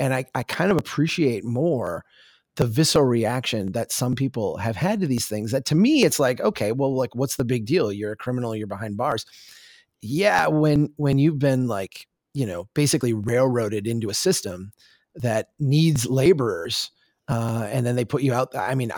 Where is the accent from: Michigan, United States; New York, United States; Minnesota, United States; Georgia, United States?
Minnesota, United States; And I actually feel like very prepared for winter, which as a Minnesotan is a really good feeling.